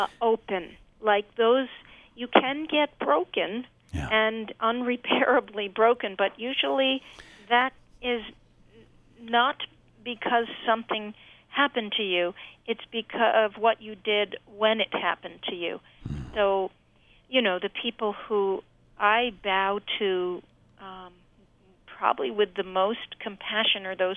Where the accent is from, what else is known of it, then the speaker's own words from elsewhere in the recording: New York, United States; You know how after 9/11, since I'm a New Yorker, I mean the vibe in the city was one of so much love